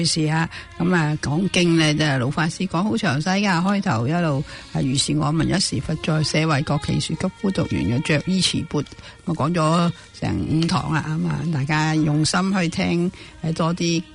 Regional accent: China; 我哋中国人

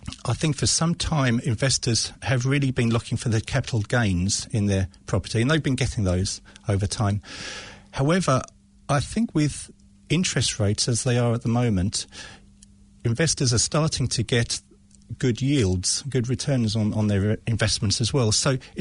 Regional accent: England, United Kingdom; moved away as an adult; now in New Zealand; I'm English, but I married a Kiwi, so she dragged me all the way over here.

